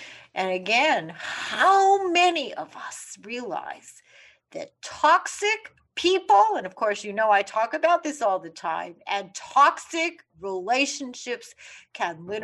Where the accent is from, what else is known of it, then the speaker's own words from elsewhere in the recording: Winnipeg, Manitoba, Canada; now in New York City, United States; I grew up in Winnipeg, Canada, and I really had this urge. Of course, I live in New York City with my husband, Jim